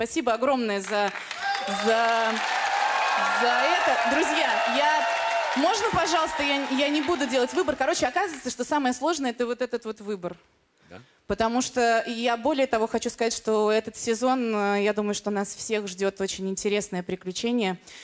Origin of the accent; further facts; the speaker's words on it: Novosibirsk, Novosibirsk Oblast, Russia; Я из Новосибирска, мне 32 года.